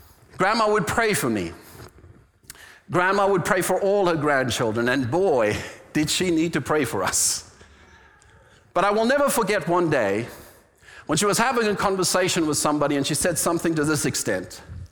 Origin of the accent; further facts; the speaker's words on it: South Africa; I was raised in South Africa. If you don't know yet, you will, because I'll say it again next week. I was raised during apartheid, legalized segregation.